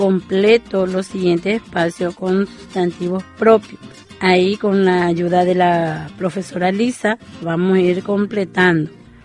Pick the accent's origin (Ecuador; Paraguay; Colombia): Paraguay; porque somos paraguayos